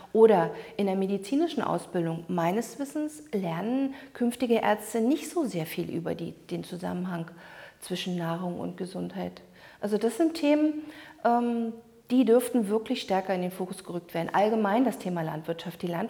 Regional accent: Lusatia, Germany; Und ich komme aus der Lausitz

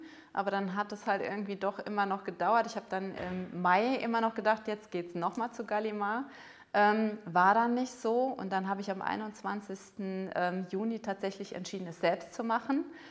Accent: Saarland, Germany; Ich stamme aus dem Saarland

